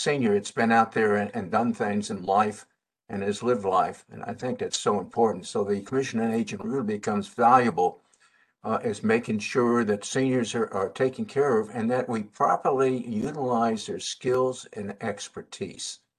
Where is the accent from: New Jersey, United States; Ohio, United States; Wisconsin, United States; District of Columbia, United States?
District of Columbia, United States; Washington; born there; I lived in Washington, D.C., and I was born in Washington, D.C., so it has a lot of meaning.